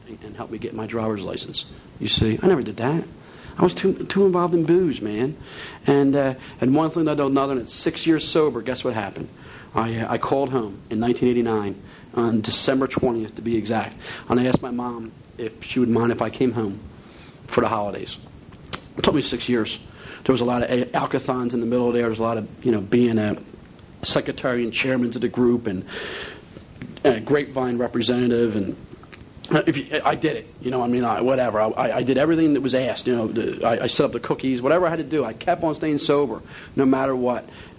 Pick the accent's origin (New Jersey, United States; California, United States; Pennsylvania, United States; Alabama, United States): Pennsylvania, United States; Philadelphia; We had dogs growing up in Philadelphia, all right?